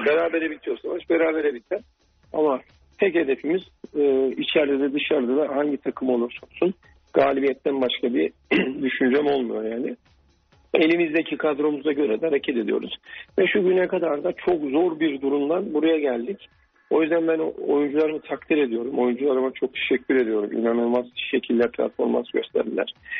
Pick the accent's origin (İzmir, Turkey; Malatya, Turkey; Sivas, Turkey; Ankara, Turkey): Sivas, Turkey; Ben buralıyım. Sivaslıyım tabii ki.